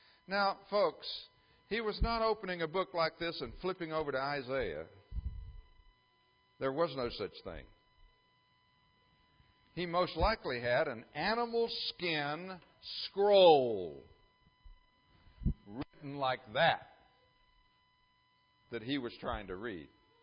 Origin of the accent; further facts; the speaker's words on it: Netherlands; moved away; When I grew up in Holland and went to Dutch schools